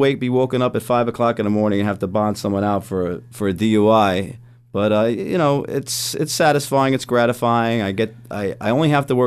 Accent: Flushing, New York, United States; Well, as you know, I'm from Flushing, Queens.

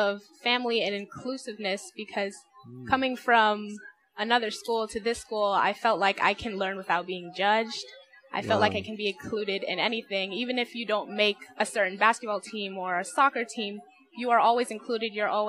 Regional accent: Washingtonville, New York, United States; Yes, I am. I'm from Washingtonville, New York.

